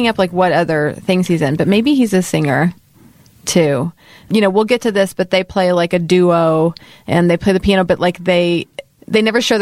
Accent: Texas, United States; So maybe I'm from Texas, but I'm not from the South.

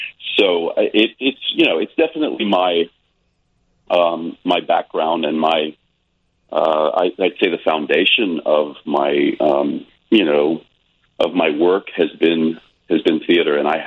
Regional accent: Charleston, South Carolina, United States; also born or lived in New York / Los Angeles; I started doing plays in my hometown, which is Charleston, South Carolina, when I was a kid. And then I went to drama school in New York, and I did a lot of theater in New York.

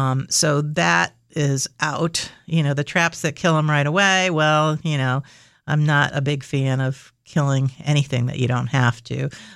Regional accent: New York City, New York, United States; I grew up in New York City.

